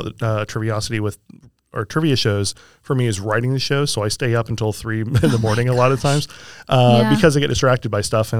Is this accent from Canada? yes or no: no; Lakeland, Florida, United States; also born or lived in Chicago / New York; I grew up in Lakeland. For a brief period, I had moved to Chicago and New York.